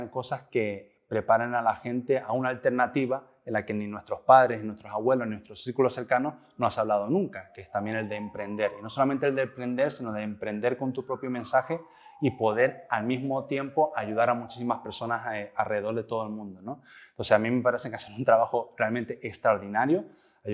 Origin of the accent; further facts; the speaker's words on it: Canary Islands, Spain; sobre todo la comunidad autónoma que soy, que es de Canarias, un 70% paro juvenil